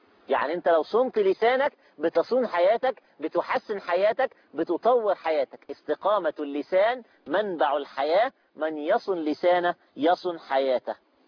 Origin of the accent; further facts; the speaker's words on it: Egypt; جملة دارجة عندنا في مصر